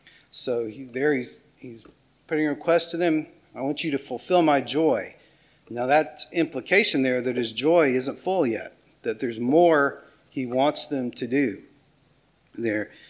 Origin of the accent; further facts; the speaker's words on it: North Carolina, United States; You know, I grew up in Polk County, North Carolina, just over the state line here.